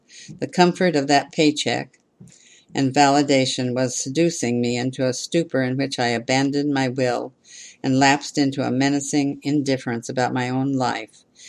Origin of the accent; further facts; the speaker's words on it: New York City, New York, United States; I grew up in Brooklyn, New York, on my best day, I am way more comfortable pressed up against 1,000 sweaty strangers in a subway car